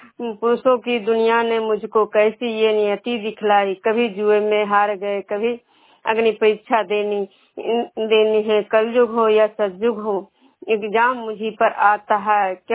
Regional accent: Vishnupur, Bihar, India; मैं विष्णुपुर ग्राम खजरा पंचायत नालंदा जिला नगरनसा प्रखंड के निवासी हूँ।

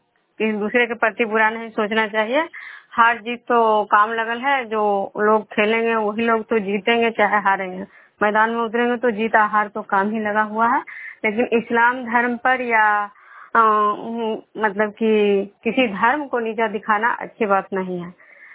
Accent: Bishnupur, Bihar, India; मैं बिश्नपुर ग्राम कजरा पंचायत नालंदा जिला नवेश्वर प्रखंड की निवासी हूँ।

